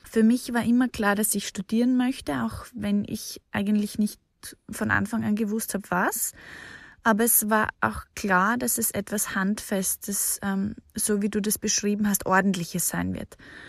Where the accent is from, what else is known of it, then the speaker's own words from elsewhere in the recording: Austria; Ich bin zwar in Österreich aufgewachsen, habe keinen Krieg erlebt